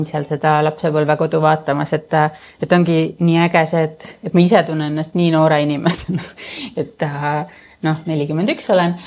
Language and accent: Estonian; Noarootsi, Lääne County, Estonia; kui ma ise olen ka Noarotsist pärit, et siis mul ei ole seda mingit suure linna igatsust või nii.